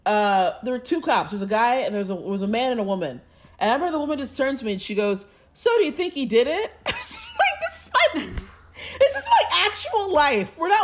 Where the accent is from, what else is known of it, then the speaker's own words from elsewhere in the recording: United States; Because, mind you, I'm American.